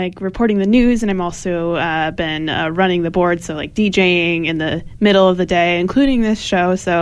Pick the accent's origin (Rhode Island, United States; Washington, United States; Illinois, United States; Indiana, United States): Washington, United States; Well, I just graduated from college in Montana, but I'm originally from Washington State.